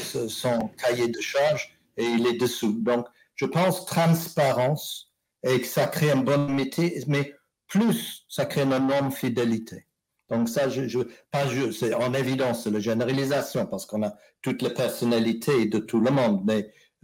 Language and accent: French; United Kingdom; accent: English; French is a second language; Moi, j'ai, vous écoutez mon petit accent anglais, et j'ai une carte de séjour de 10 ans